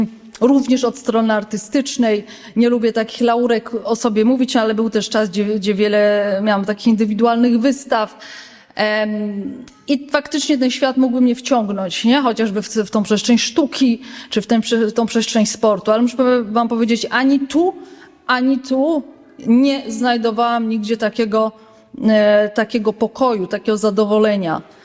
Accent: Myślenice, Lesser Poland, Poland; Jestem z Krakowa, ja jestem z Myślenicy, ale należę do archidiecezji krakowskiej.

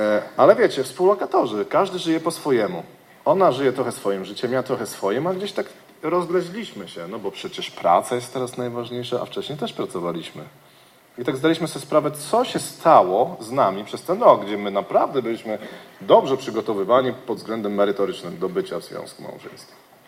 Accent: Bydgoszcz, Kuyavian-Pomeranian Voivodeship, Poland; Ja pochodzę z Bydgoszczy, z Kujaw

